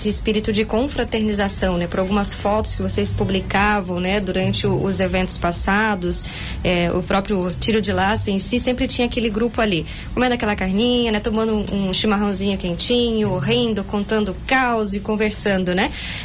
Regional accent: Paraná, Brazil; lá na minha região do Paraná também é assim

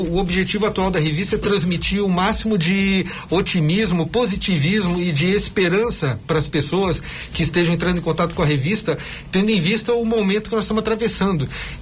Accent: Curitiba, Paraná, Brazil; now in Brusque, Brazil; Eu vim de Curitiba, mas eu sempre passei todas as minhas férias em Brusque.

